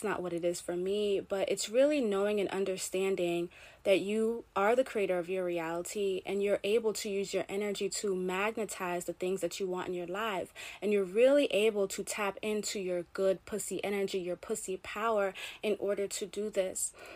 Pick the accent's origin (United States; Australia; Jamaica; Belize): Jamaica; You know, I'm Caribbean. I'm Jamaican.